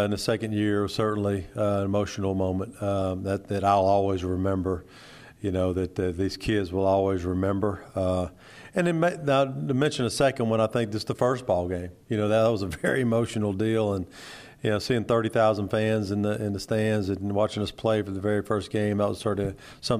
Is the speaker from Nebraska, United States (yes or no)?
no; Mobile, Alabama, United States; I felt like coming to Mobile, my hometown, in a great school like South Alabama, to have this opportunity was once in a lifetime.